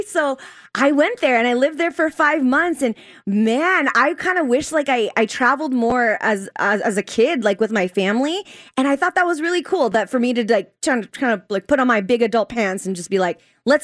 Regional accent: San Diego, California, United States; I mean, I'm from San Diego, and I really don't consider going to like TJ or Rosarito International.

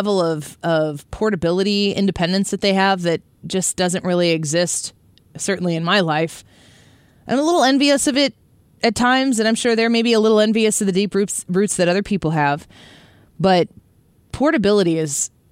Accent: Illinois, United States; when I talk about staying in Illinois and I talk about fighting for Illinois, my home state, the reason is because my family is there.

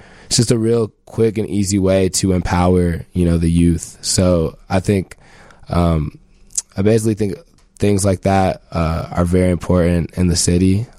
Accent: Chicago, Illinois, United States; not to throw Chicago under the bus, because this is my hometown and I love it to pieces

